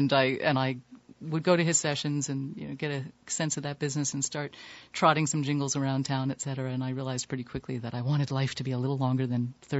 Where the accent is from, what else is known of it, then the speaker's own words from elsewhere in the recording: Manhattan, New York, United States; I grew up in Manhattan. And which was a fabulous place to grow up if you're going to be scribbling notes on a page